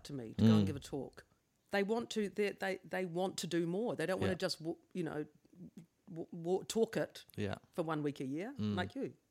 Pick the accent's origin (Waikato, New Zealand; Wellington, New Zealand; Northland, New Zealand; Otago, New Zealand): Wellington, New Zealand; So I come from Wellington, Pōneki.